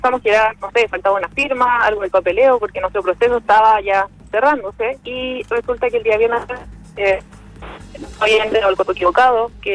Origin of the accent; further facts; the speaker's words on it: Puente Alto, Santiago Metropolitan Region, Chile; Yo creo que estas cosas no le pasan a las familias de allá arriba, es porque somos de Puente Alto.